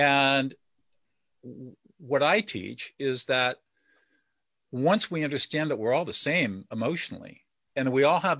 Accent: San Marino, California, United States; I grew up in affluence. I mean, I grew up in San Marino. You guys know where that is.

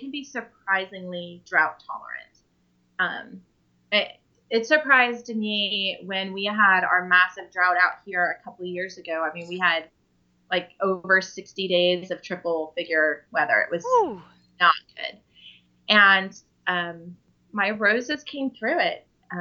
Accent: California, United States; You know, I grew up in California, so we went to the corner store.

